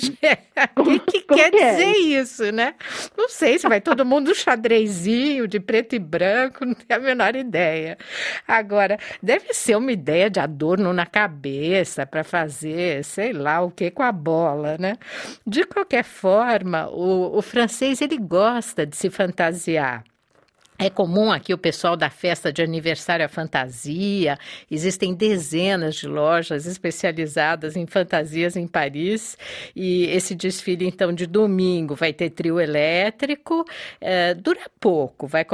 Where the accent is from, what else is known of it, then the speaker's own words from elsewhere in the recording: São Paulo, Brazil; eu sou de São Paulo, já fui duas vezes aí no Sambódromo, quando estive aí nessa época de carnaval, e acho ótimo. Sempre desfilei pela Pérola Negra em São Paulo, muito porque eu morava na Vila Madalena.